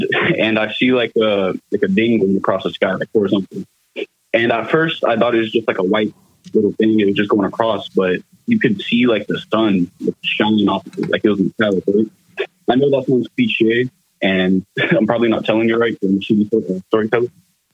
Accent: Florida, United States; I'm from Florida.

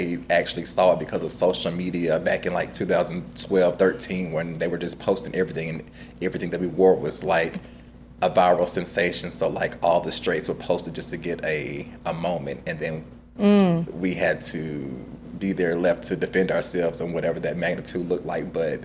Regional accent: Nashville, Tennessee, United States; also born or lived in Memphis; I was born and raised in Nashville, but Memphis, like, raised adult me.

